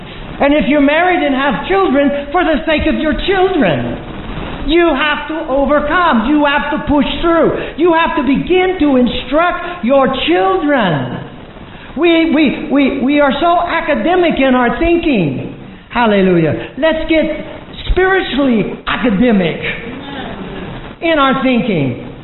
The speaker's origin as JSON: {"language": "English", "country": "United States", "tie": "born or raised there", "said": "Now, for me, I am part German, and I'm part English, and I was born and raised in America."}